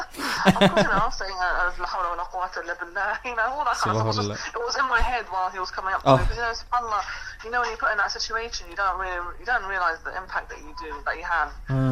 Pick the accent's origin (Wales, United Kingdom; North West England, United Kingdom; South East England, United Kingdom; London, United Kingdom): London, United Kingdom; You know, I've always had a hard time growing up in London.